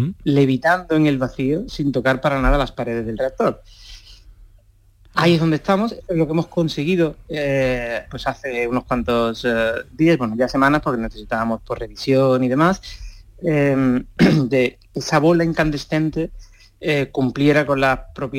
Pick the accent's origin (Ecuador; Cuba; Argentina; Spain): Spain; Seville, Andalusia; yo soy de Sevilla y me siento particularmente orgulloso